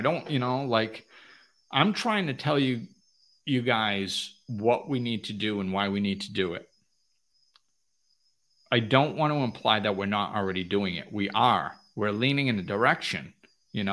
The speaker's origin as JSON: {"language": "English", "country": "United States", "moved": "yes", "said": "And if, you know, I'm from the United States, it's now being in another country."}